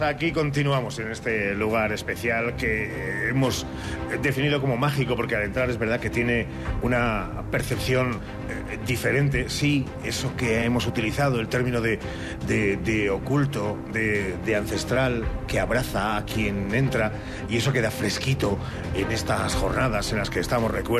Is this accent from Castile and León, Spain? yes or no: yes; Salamanca, Castile and León, Spain; somos los salmantinos, los que aquí pacemos, aquí vivimos y desconocemos